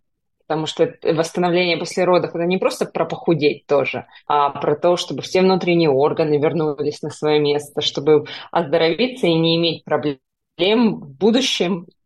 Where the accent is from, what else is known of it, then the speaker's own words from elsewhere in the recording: Novosibirsk, Novosibirsk Oblast, Russia; also born or lived in China / Thailand; now in Australia; Я переехала в Австралию примерно 6 лет назад. Родом я из Новосибирска, но так получилось, что я жила и в Китае, и в Таиланде.